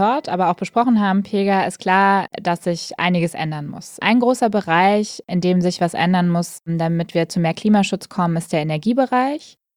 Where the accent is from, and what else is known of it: Eifel, Germany; born or raised there